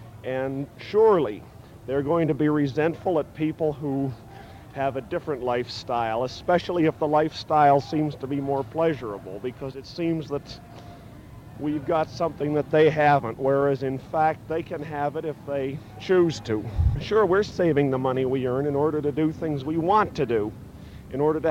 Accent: Cleveland, Ohio, United States; I come from the Brattonall suburb of Cleveland, Ohio.

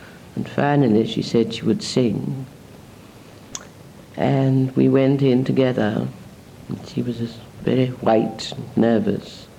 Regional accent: United Kingdom; I said, well, being British, I can only talk from a personal point of view.

